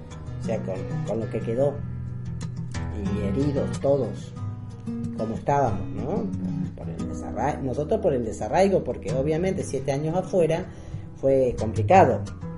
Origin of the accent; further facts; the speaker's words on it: Argentina; moved away as an adult; now in Mexico; dos patrias, o dos tierras que quiero. Una es la Argentina, porque nací en la Argentina y porque viví gran parte de mi vida en la Argentina. Y México, porque amo México. Entonces, siento como que soy de acá y soy de allá.